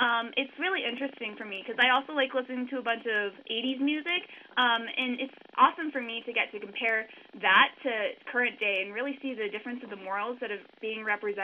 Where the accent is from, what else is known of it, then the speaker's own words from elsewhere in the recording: Denver, Colorado, United States; I am from Denver, Colorado.